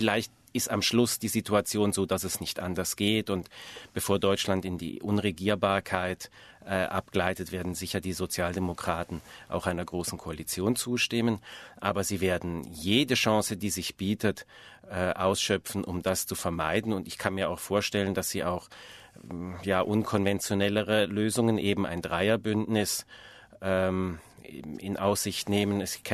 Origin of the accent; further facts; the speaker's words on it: Switzerland; Wenn es ums Wünschen geht, wünsche ich mir als Schweizer nur, dass die deutsche Kavallerie im Stall bleibt.